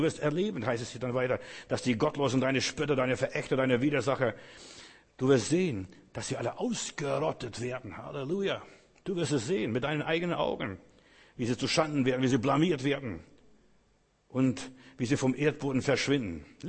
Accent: Berlin, Germany; Ich bin Berliner, aber die meisten Berliner sind Eingeschmeckte.

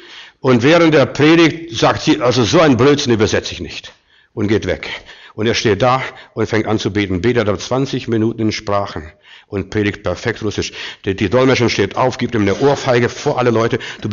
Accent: Baden-Württemberg, Germany; Nein, ich kann nicht Griechisch. Ich bin Schwabe.

